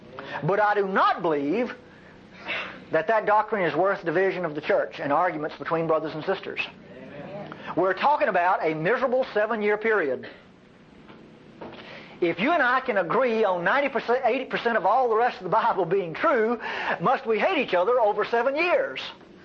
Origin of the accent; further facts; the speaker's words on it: Texas, United States; I'm an American, I'm a Texan, and I demand an opinion.